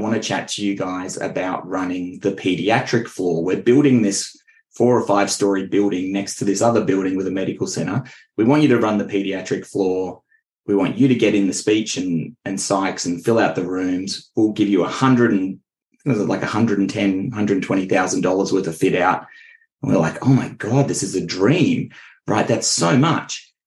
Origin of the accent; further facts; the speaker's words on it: Richmond, Virginia, United States; I grew up in Richmond, which is nowhere near the beach.